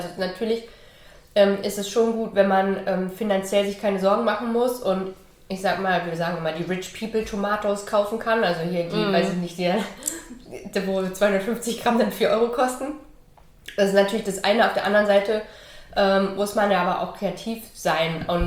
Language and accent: German; Hesse, Germany; also born or lived in East Germany; Ich bin im Osten geboren. Und in Westdeutschland, in der Nähe von Frankfurt, aufgewachsen. Bin noch in der DDR geboren und wir sind nach der Wende, da war ich 2 Jahre alt, sind wir in den Westen gegangen.